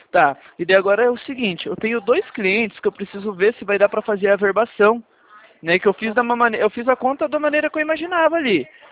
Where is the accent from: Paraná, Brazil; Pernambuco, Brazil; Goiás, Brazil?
Paraná, Brazil; Só que eu sou aqui do Paraná.